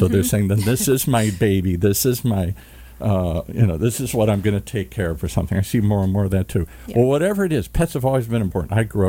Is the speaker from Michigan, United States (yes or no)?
yes; Michigan, United States; I grew up in Michigan.